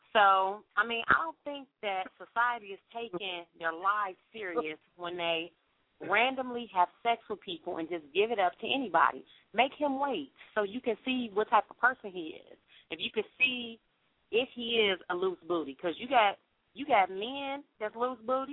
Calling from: Dayton, Ohio, United States; I'm calling from Dayton.

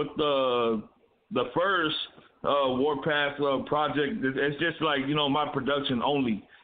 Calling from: Austin, Texas, United States; This is a cartoon. I'm calling from Austin, Texas.

